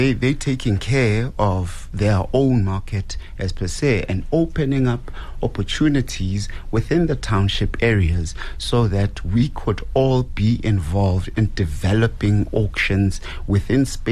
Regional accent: Fort Lauderdale, Florida, United States; We could have the very same culture because I'm from Fort Lauderdale.

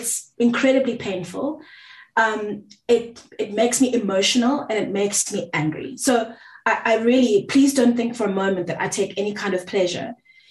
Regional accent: South Africa; first language Zulu; English is a second language; isiZulu is my mother tongue, but I'm not going to performatively speak it for you

